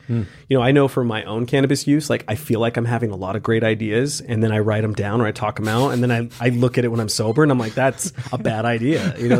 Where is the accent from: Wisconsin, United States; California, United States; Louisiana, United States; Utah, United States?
Utah, United States; Salt Lake City; for me, I'm from Salt Lake City, Utah. We have it.